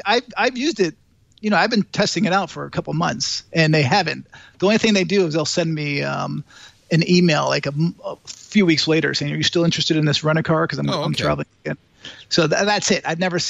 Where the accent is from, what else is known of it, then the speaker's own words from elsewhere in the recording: Connecticut, United States; I'm in my home state of Connecticut, where I grew up.